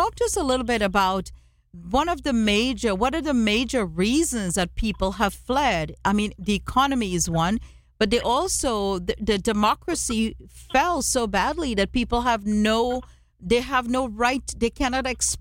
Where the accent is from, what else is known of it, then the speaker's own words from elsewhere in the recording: Trinidad & Tobago; I grew up in Trinidad and Tobago